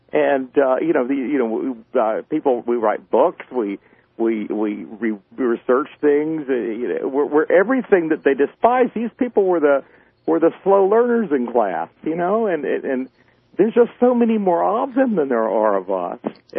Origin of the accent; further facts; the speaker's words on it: the South, United States; You know, I grew up in the South